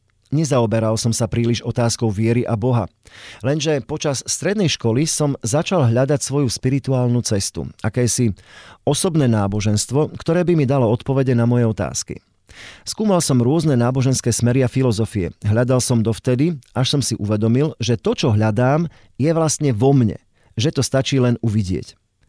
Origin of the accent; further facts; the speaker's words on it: Petropavlovsk-Kamchatsky, Kamchatka Krai, Russia; also born or lived in Orenburg, Russia / Georgia / Crimea; Narodil som sa v Rusku na Urale, v meste Orenburg. Neskôr sme sa kvôli otcovej práce presťahovali k Tichému oceánu na Kamčatku do Petropavlovska. Keď otec odišiel do penzie, usadili sme sa v Gruzínsku.